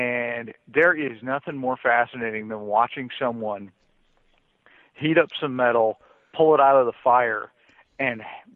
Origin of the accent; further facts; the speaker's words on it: Wisconsin, United States; now in Austin, United States; I'm in Austin, Texas, but like you, I'm a damn Yankee. Yes. I came down here from Wisconsin, actually.